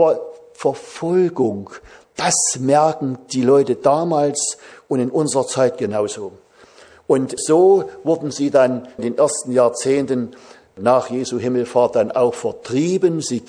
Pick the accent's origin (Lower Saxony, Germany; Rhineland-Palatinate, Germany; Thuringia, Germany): Thuringia, Germany; Das war bei mir während einer Evangelisation in einer ganz kleinen Gemeinschaft damals, wo ich herstamme aus Thüringen.